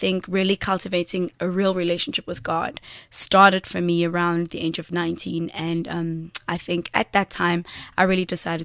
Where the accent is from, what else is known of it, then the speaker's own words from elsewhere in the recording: Johannesburg, Gauteng, South Africa; Aldo's right in the south of Joburg. That's where I was born and stayed for a few years.